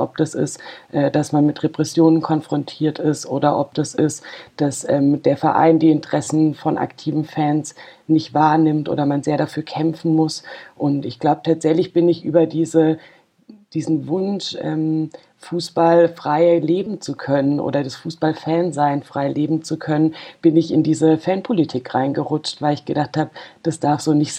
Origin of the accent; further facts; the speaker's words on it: Freiburg, Baden-Württemberg, Germany; ich komme aus Freiburg, bin da auch geboren, gehe schon seit Kindesbeinen an zum Sportclub Freiburg und da ist meine Heimat, meine Fußballheimat